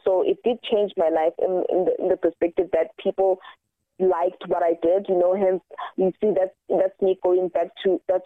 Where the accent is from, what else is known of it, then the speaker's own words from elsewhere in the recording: Johannesburg, Gauteng, South Africa; and we're from Hillbrow, like we always do this for the passion